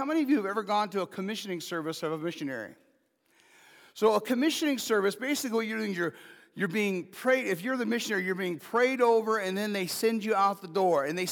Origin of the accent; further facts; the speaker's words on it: Albany, Oregon, United States; born there; I can't imagine staying within 200 miles from where I was born, because I was born in Albany